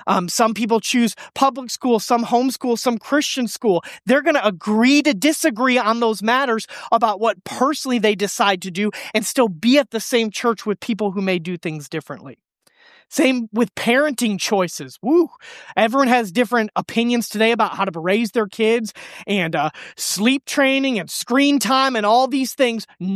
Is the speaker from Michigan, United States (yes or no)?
yes; Michigan, United States; And I am from Michigan, like Colton. And this whole Southern gospel thing was not something I grew up in.